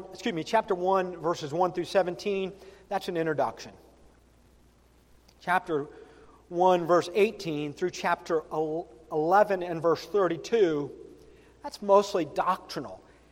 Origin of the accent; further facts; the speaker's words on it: the South, United States; So, I'm from the South. If you say … says y'all, that's just indicative of somebody from the South. That's just who I am, right?